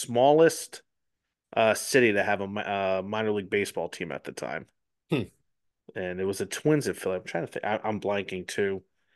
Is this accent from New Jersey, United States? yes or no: yes; New Jersey, United States; I remember growing up in New Jersey in the late 90s, and we had a lot of minor league teams